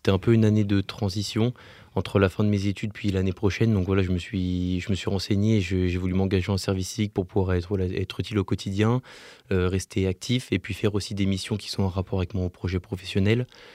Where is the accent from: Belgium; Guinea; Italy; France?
France; Annecy, Auvergne-Rhône-Alpes; j'ai 20 ans, je viens d'Annecy.